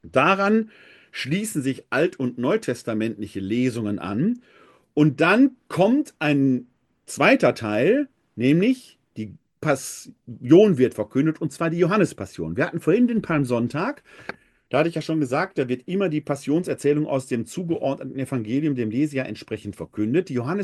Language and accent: German; Essen, North Rhine-Westphalia, Germany; Als ich jung war, war in meiner Heimatgemeinde in Essen-Altendorf, St. Clemens-Maria-Hofbau